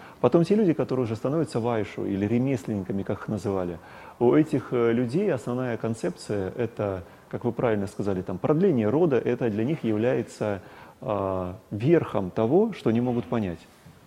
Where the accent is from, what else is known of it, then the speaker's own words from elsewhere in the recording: Stavropol Krai, Russia; я вырос на Кавказе, там это было распространено, на Северном Кавказе, я имею в виду. И в Кабминводах мы баловались с ребятами следующим образом.